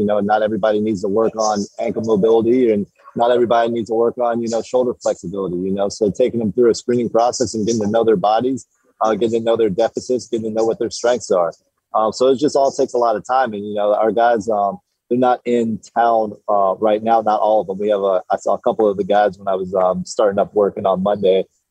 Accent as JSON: {"language": "English", "town": "Columbus", "region": "Ohio", "country": "United States", "said": "Super close to home. I'm from Columbus, Ohio, so it's only about, you know, 180 some miles, a couple hours away."}